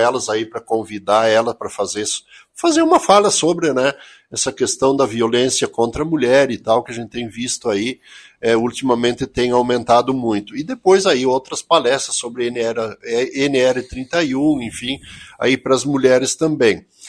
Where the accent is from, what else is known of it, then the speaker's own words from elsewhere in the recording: Rio Grande do Sul, Brazil; Pois é, nós somos gaúchos, rapaz